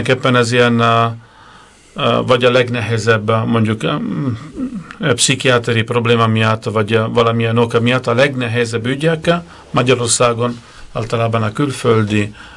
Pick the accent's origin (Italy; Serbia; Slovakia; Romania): Italy; Hungarian is a second language; now in Hungary; mint a külföldi, olasz vagyok